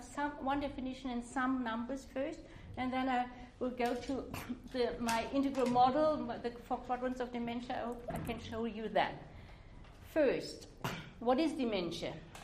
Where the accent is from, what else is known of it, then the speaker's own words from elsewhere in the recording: Germany; English is a second language; I'm coming from Germany